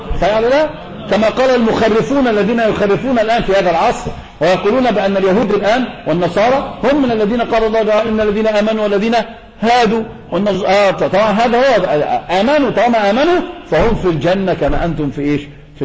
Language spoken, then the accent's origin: Arabic; Egypt; الله هذا منتشر عندنا في مصر يا شيخ